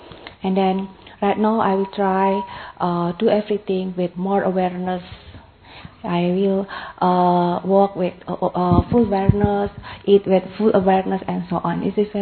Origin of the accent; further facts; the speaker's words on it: Indonesia; I come from Indonesia.